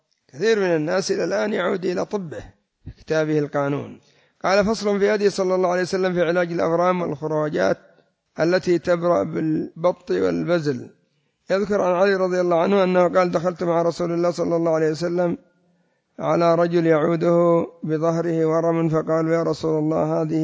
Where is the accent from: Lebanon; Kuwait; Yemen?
Yemen; هذا الذي يسمى عندنا في اليمن الصنفور